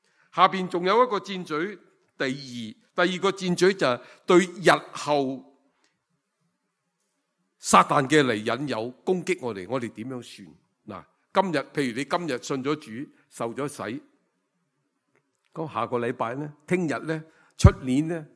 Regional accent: China; 其实我们中国人应该很明白，啲人搞鬼就话咪鬼搞鬼

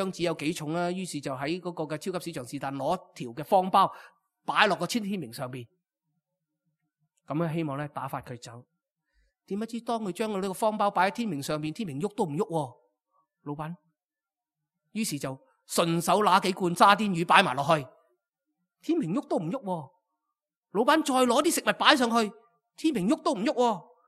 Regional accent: Hong Kong; 基本上呢，我们香港人呢，其实这个生活质素，快乐的指数是每况愈下

